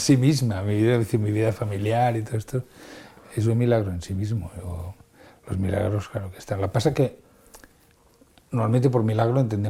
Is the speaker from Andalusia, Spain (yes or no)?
yes; Granada, Andalusia, Spain; DNI nacido en Granada